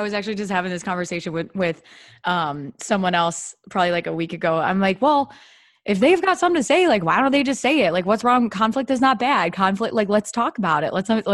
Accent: Iowa, United States; My family, we grew up in Iowa, as you know, because of my birth chart.

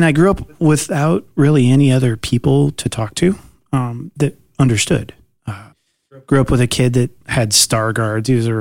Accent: Iowa, United States; And growing up in Iowa as a kid that was, you know, losing his sight, I grew up with the same expectations that my sisters had

